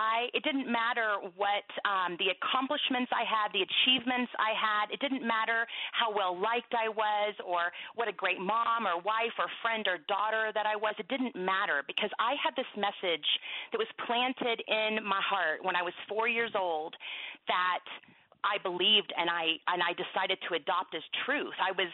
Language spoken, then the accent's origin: English; Texas, United States; I grew up in Texas, so, you know, it's potluck every Sunday and huge crowds and a lot of family and a lot of people.